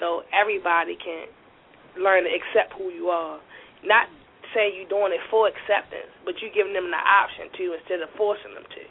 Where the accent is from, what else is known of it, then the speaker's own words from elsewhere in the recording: Baltimore, Maryland, United States; From Baltimore, Maryland. West Side.